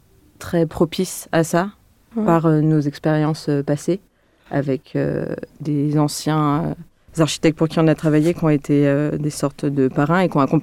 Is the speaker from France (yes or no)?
yes; Lyon, Auvergne-Rhône-Alpes, France; Donc moi, je suis lyonnaise aussi.